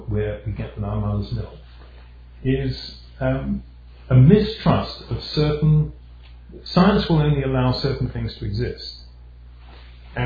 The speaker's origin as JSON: {"language": "English", "country": "United Kingdom", "said": "sort of completes my downfall as a British academic"}